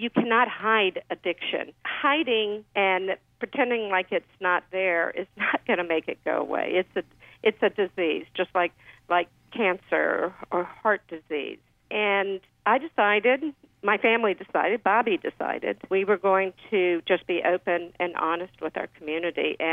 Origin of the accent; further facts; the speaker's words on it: Louisiana, United States; So I spent my middle school and high school years growing up in Louisiana, and then I couldn't leave.